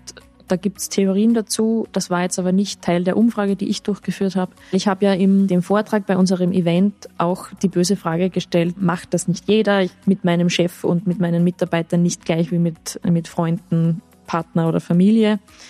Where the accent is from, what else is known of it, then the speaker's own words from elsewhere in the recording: Austria; weil offensichtlich das Angebot für Erwachsene relativ rar gesät ist bei uns in Österreich.